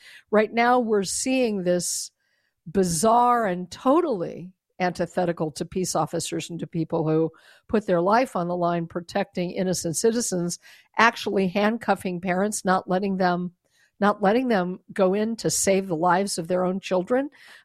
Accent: Denver, Colorado, United States; I'm a native Coloradan. I was born and raised in Denver and then lived all over the country in various places, and Denver will always be my hometown.

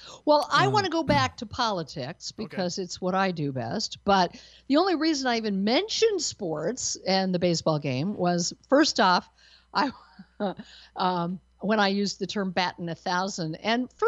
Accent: Denver, Colorado, United States; now in Texas, United States; it's happening in my hometown of Denver, even though I wasn't living in Denver when I moved to Texas. Denver is my hometown. Colorado is my home state.

